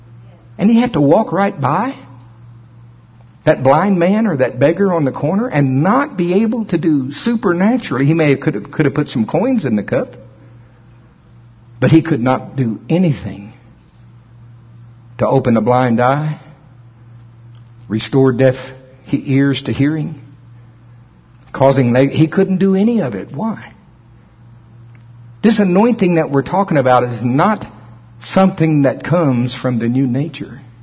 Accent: Shawnee, Oklahoma, United States; I grew up in Shawnee, Oklahoma, and we go to the fair.

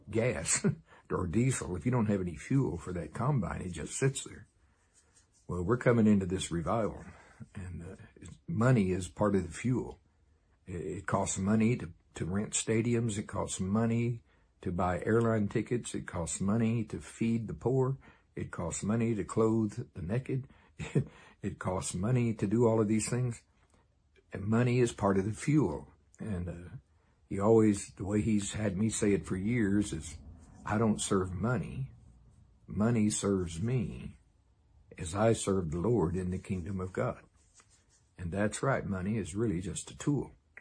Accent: Shawnee, Oklahoma, United States; Of course, remember I grew up around Shawnee, Oklahoma. Many of my uncles and aunts and family are, both sides, Seminole also.

